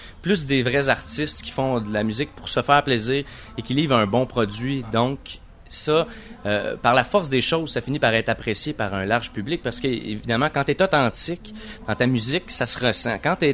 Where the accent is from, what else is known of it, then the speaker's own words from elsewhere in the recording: Quebec, Canada; on vient du Québec, tu sais, on vient ici en Europe